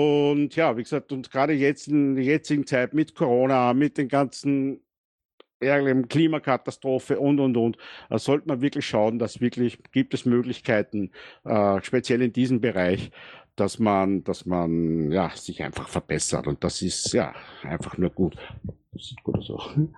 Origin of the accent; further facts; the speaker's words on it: Linz, Upper Austria, Austria; now in Vienna, Austria; ich komme ursprünglich aus Linz, lebe aber jetzt in Wien.